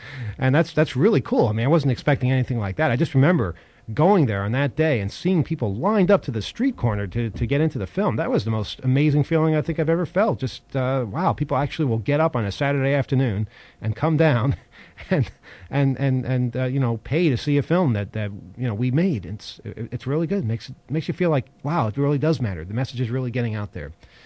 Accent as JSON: {"language": "English", "region": "New York", "country": "United States", "said": "Wait, let me try that, because I'm from Long Island."}